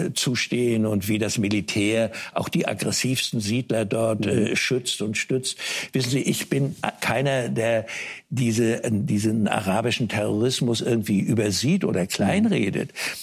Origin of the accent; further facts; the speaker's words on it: Germany; ich möchte nicht ein moralischer Lehrer sein als älterer Deutscher